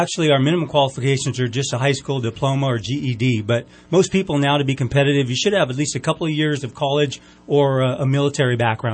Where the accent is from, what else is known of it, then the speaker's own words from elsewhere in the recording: Sacramento, California, United States; I knew I wanted to be a police officer. I'm from Sacramento.